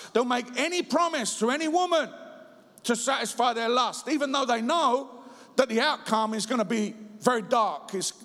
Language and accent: English; London, United Kingdom; You know, me and Tommy, we lived a life where when I was growing up in the East End, and when he was growing up in the East End